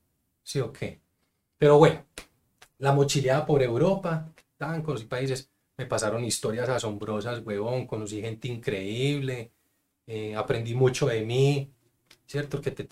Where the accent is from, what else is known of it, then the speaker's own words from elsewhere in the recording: Colombia; moved away as an adult; now in Canada; Especialmente siendo colombianos que tenemos tanta restricción en todas partes.